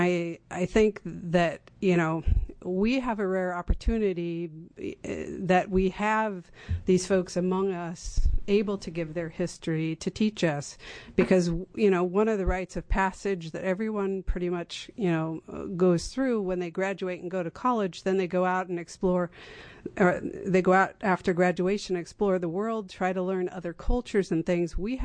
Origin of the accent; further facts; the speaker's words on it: Oregon, United States; I am a non-Native in terms of being an Indian. I have lived in Oregon my entire life.